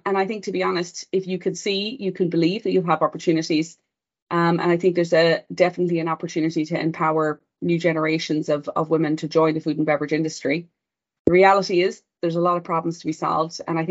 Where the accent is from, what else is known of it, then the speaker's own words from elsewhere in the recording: west of Ireland, Ireland; moved away as an adult; now in United States; But I grew up on a farm in the west coast of Ireland